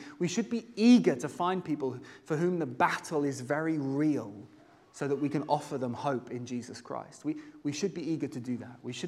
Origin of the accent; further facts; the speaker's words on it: United Kingdom; I'm British, so I think in queues.